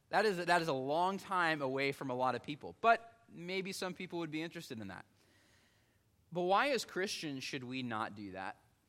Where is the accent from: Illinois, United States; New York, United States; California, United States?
Illinois, United States; it is definitely much different than what I grew up doing in Illinois